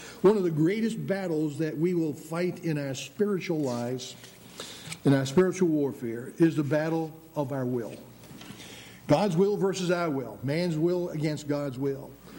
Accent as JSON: {"language": "English", "region": "New England", "country": "United States", "tie": "born or raised there", "also_born_or_lived": "Pennsylvania"}